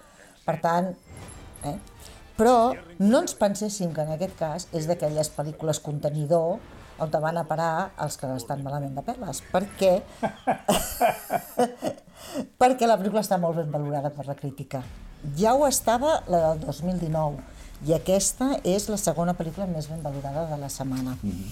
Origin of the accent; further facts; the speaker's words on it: Molins de Rei, Catalonia, Spain; Nosaltres som de Molins de Rei, malgrat que ens sentim caleros de pro